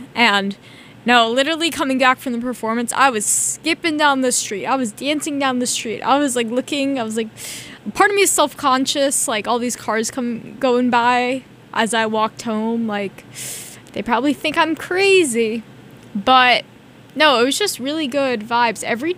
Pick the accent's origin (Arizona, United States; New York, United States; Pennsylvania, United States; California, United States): New York, United States; And I remember going in these ballet performances because I grew up in New York.